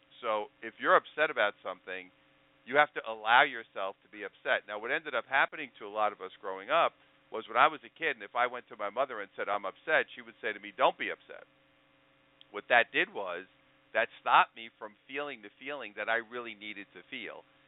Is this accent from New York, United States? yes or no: yes; New York, United States; I grew up in New York as a big sports fan, so I kind of like that.